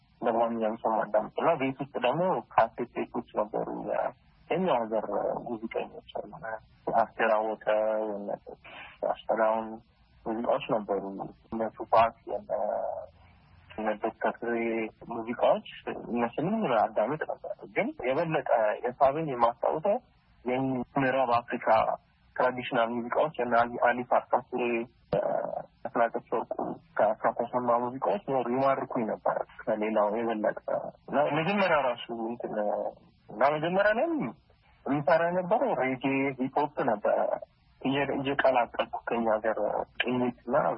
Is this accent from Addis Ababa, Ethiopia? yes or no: yes; Addis Ababa, Ethiopia; born there; የተወለድኩት አዲስ አበባ ወደ ስለሃ አካባቢ ነው። ስለዚህ እዛው አካባቢ ነው ትምህርት ቤት እዛው ከጎኑ ያለ ሊሴ ገብረ ማርያም እግር እየሄድኩኝ የተማርኩት